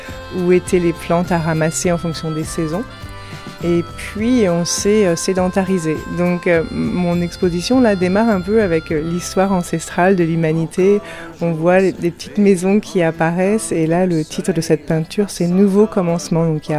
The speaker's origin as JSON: {"language": "French", "town": "Paris", "region": "Île-de-France", "country": "France", "tie": "born or raised there", "lives_now": "Canada", "said": "ma terre natale qui me surprend. J'adore être à Paris, donc de faire des expos comme ça, de revenir à Paris, là où j'ai grandi."}